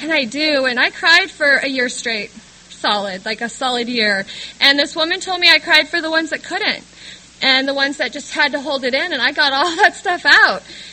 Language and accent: English; San Diego, California, United States; I'm a San Diego native. I was born in Northern California on a Christian hippie compound